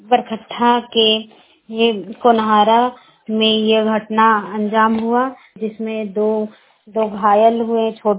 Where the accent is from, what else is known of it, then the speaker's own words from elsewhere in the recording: Barkagaon, Jharkhand, India; बड़कागांव प्रखंड की रहने वाली हूँ।